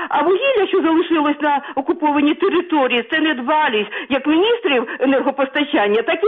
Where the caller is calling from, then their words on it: Kyiv, Ukraine; я з Києва.